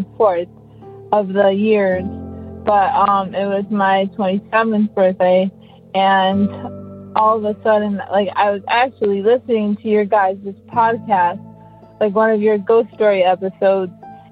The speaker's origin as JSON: {"language": "English", "town": "Chicago", "region": "Illinois", "country": "United States", "said": "I'm 27. I'm from Chicago."}